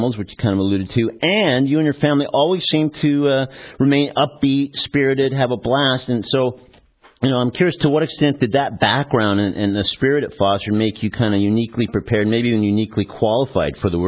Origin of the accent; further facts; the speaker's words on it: Newport Beach, California, United States; now in Tampa, United States; you make references to growing up in Newport Beach, where I grew up, living in Costa Mesa, where I lived, then spending some years in Tampa, where I'm speaking with you from now.